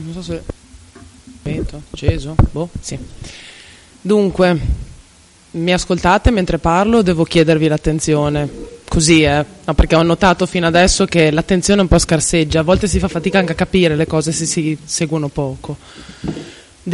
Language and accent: Italian; Rovereto, Trentino-Alto Adige, Italy; sono limitata io, ma va benissimo, sarò limitata, sono di Rovereto